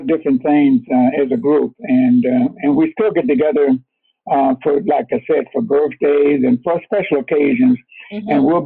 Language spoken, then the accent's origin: English; Chicago, Illinois, United States; also born or lived in the South; And I've always thought I was born in the South, but I didn't actually grow up in the South. My folks came to Chicago when I was about 7 years old.